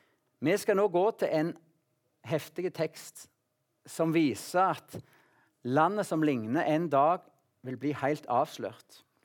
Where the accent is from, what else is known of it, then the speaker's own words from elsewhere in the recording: Salte, Rogaland, Norway; Hjemme på Salte, på gården der, så hadde vi leksikon, og vi hadde bibeleksikon.